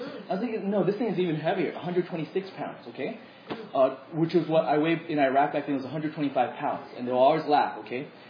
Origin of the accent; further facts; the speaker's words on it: United States; I was like, no, I'm not imperial. I'm American.